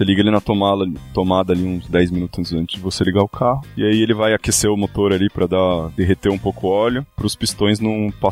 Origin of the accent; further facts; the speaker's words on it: São Paulo, Brazil; born there; Cara, eu nasci em São Paulo, morei em São Paulo, então eu posso falar.